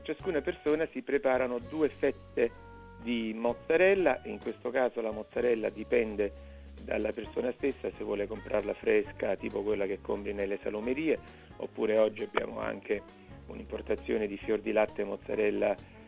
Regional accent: Naples, Campania, Italy; ovviamente io sono napoletano

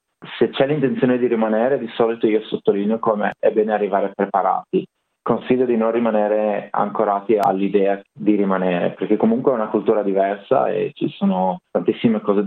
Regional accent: Friuli-Venezia Giulia, Italy; dicono sempre che sono austriaco, dato che sono friulano.

